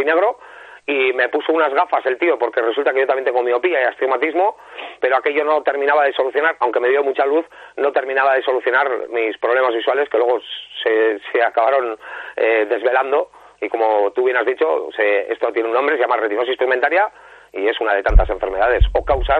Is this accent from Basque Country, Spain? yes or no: yes; San Sebastián, Basque Country, Spain